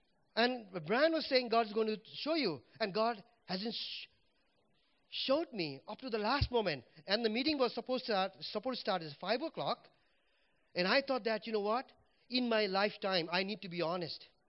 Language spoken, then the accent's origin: English; Nepal; English is a second language; And when I came from Nepal, you know, Brand Cree was my small group leader.